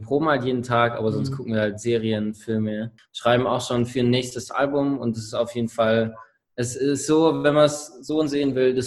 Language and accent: German; Vogt, Baden-Württemberg, Germany; Wir kommen aus der Nähe von Ravensburg, aus Vogt, um genau zu sein.